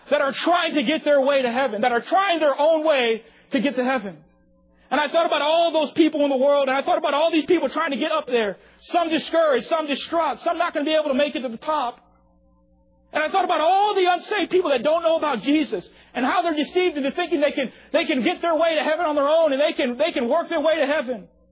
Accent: Hawaii, United States; I had the privilege of growing up in Hawaii for about 19 years of my life

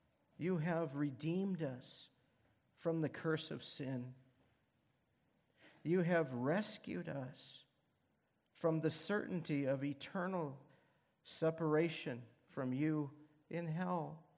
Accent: Washington, United States; moved away; I grew up, some of you know, I grew up in Western Washington, and I miss almost nothing about growing up in Western Washington.

